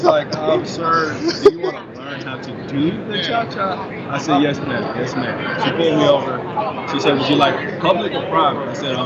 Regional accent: Virginia, United States; I got a studio down in Virginia, back in my hometown.

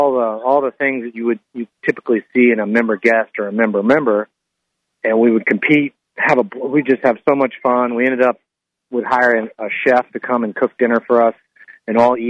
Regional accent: Tampa, Florida, United States; now in Bradenton, United States; Yeah, so my wife and I were born and raised in the Tampa area and ended up moving down to Bradenton about 6 years ago

